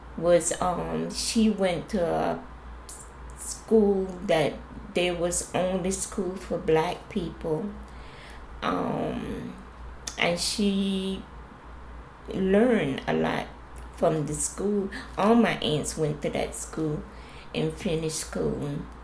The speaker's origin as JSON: {"language": "English", "country": "Panama", "said": "And I like, no, I'm Latina just like you. I'm from Panama."}